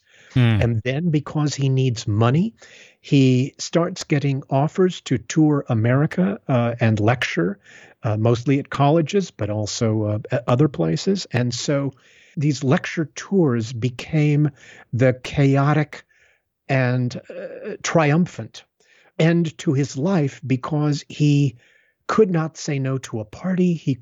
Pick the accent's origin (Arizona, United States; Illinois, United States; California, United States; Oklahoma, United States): Arizona, United States; Tucson; all other high schools in the state of Arizona, where I grew up. I was raised in Tucson.